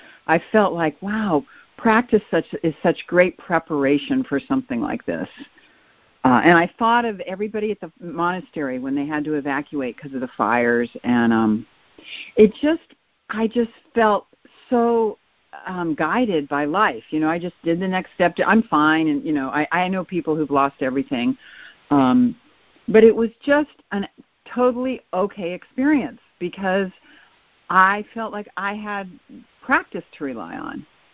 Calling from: California, United States; I always say I'm calling from the Bay Area, but I will say this time that I'm calling from Sonoma County, where all the wildfires are raging.

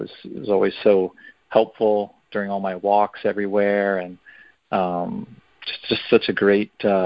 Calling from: New Jersey, United States; also born or lived in China; Actually, normally in China, but this time I'm calling from New Jersey.

